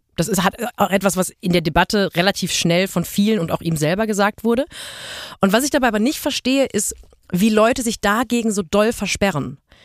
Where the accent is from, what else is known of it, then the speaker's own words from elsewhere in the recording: Germany; und ich bin auch Deutscher